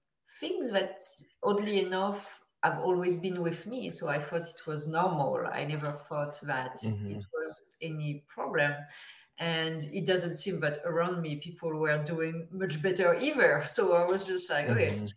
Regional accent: France; now in Toronto, Canada; I'm from France originally, but I'm based in Toronto in Canada.

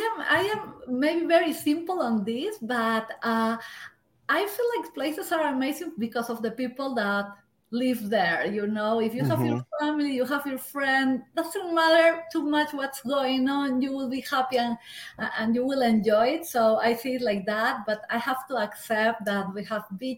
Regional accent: Peru; moved away as an adult; So I grew up in Peru, and I have been, like, I came to this country just 12 years ago.

